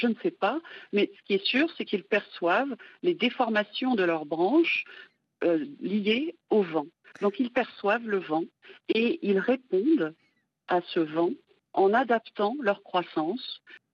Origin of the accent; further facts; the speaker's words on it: France; c'est une petite plante qu'on trouve dans les jardineries, hein, chez nous en France.